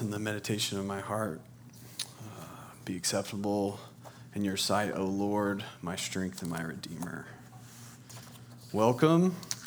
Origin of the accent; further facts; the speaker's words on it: Texas, United States; born there; accent: Texan twang; I was born in Texas, so if you hear some twang and some y'alls, that's why.